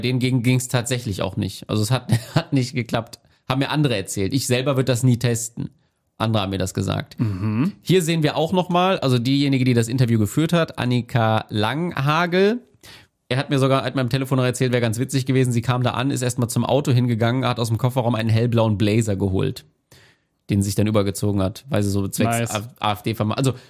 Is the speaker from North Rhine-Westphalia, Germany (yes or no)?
yes; North Rhine-Westphalia, Germany; ich komme zwar aus Ostwestfalen auch